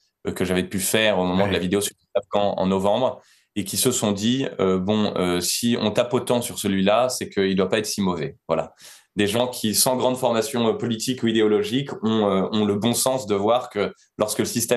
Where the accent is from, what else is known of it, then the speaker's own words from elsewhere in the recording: Roubaix, Hauts-de-France, France; born there; je suis né à Roubaix, où mon père était élu municipal